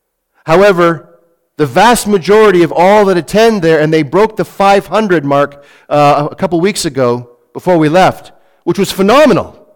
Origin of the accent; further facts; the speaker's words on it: Canada; We don't realize how blessed we are to be from Canada. A melting pot of people.